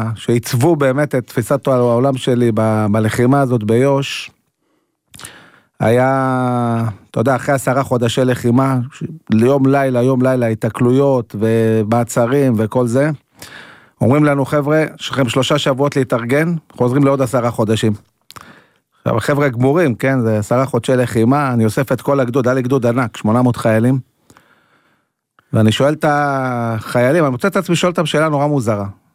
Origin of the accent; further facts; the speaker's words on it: Jerusalem, Jerusalem District, Israel; born there; נולדתי בירושלים, אבל את כל הילדות שלי כמעט ביליתי בחול. אבא שלי היה שגריר, עברנו ממדינה למדינה, אז קיבלתי חינוך בתי ספר אמריקאים, בריטים. סיימתי בגרות בריטית ברומא, וחזרתי ישר לאינטיפאדה הראשונה, ב-87